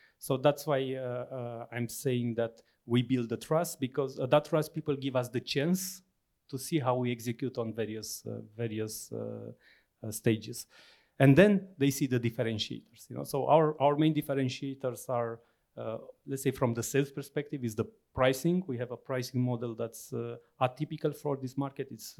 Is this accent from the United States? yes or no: no; Romania; English is a second language; So I didn't feel that that the fact that I was from Romania created a problem.